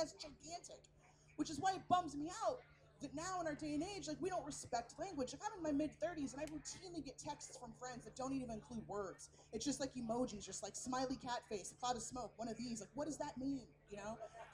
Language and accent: English; San Francisco, California, United States; You know, like out here, I am from San Francisco and we have an incredibly precious food culture.